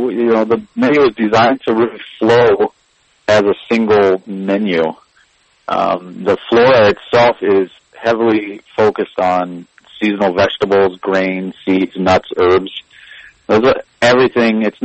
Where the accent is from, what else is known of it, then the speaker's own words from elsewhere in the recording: Columbus, Ohio, United States; also born or lived in Colorado Springs, United States; I grew up in Columbus. I grew outside of Columbus.